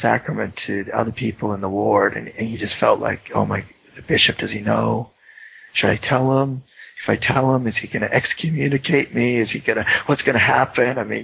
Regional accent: Utah, United States; I mean, growing up in Utah, you, especially as a, when you were a teenager or early teen, and things started to change

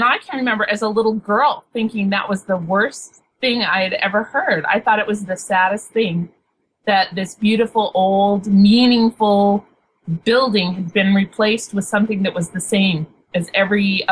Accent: Thatcher, Arizona, United States; And often, I know I grew up in Thatcher, Arizona, or I spent a part of my childhood down there.

